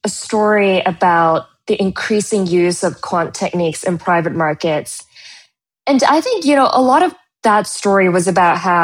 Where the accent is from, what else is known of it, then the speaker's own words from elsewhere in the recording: Hong Kong; Well, I'm from Hong Kong and I haven't been back much lately, so Hong Kong.